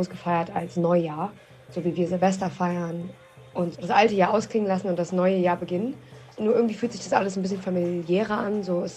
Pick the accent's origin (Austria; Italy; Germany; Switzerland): Germany; Ich bin in Deutschland geboren und groß geworden.